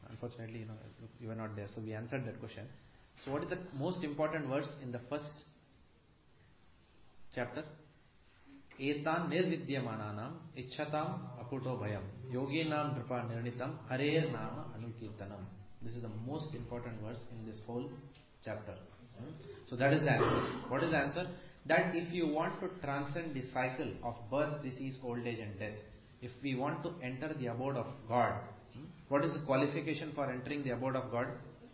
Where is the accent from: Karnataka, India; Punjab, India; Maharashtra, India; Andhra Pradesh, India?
Maharashtra, India; Mumbai; For example, I come from Bombay.